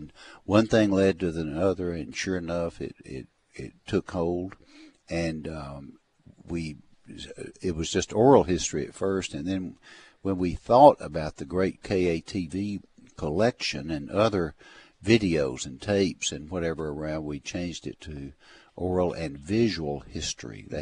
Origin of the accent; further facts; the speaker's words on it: Camden, Arkansas, United States; I was growing up in Camden, and we used to go to Little Rock to the ball game.